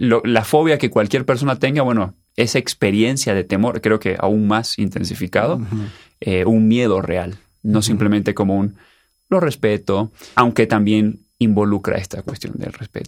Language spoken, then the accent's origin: Spanish; Nicaragua; now in Querétaro, Mexico; soy nicaragüense y pues por la gracia de Dios ya tengo pues 8 años de estar viviendo en este precioso país que es México.